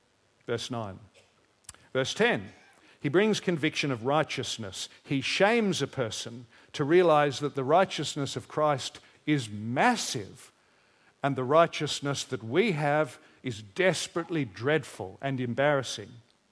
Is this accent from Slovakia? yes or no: no; Australia; And I'm Australian, so I can say this to you.